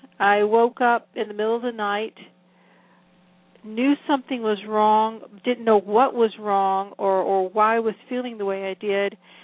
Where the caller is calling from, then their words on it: Newport News, Virginia, United States; I am in Newport News, Virginia, which is in the southeastern part of Virginia.